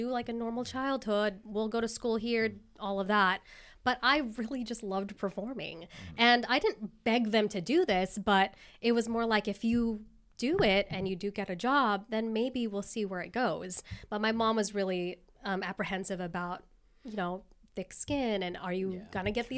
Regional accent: Philippines; because I am Filipino, so Filipinos, they always pronounce it correctly.

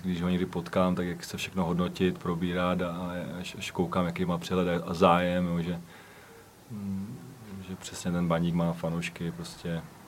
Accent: Ostrava, Moravian-Silesian Region, Czechia; já tady, co pocházím z Ostravy

